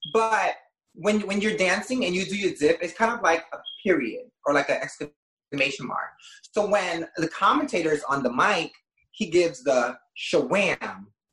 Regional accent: Bronx, New York, United States; I came from the Bronx. I was raised in the projects. I've been homeless.

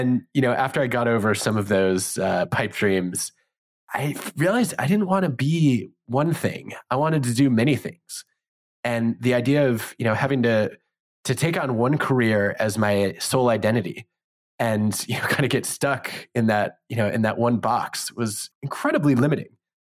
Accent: Detroit, Michigan, United States; I grew up in the Detroit suburbs

